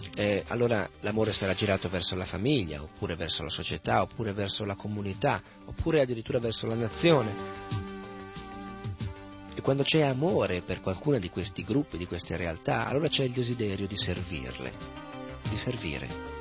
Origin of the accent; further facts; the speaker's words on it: Milan, Lombardy, Italy; born there